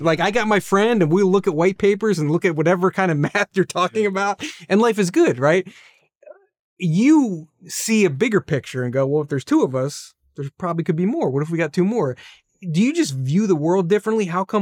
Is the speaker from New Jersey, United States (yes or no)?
yes; New Jersey, United States; I'm from New Jersey, so I know these guys.